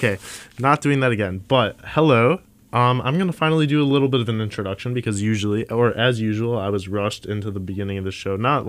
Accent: Chicago, Illinois, United States; a band from Chicago, my hometown, place I grew up, place I love.

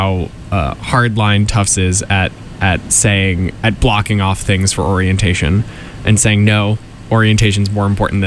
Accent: Medford, Massachusetts, United States; And I, of course, said that I'm from Medford.

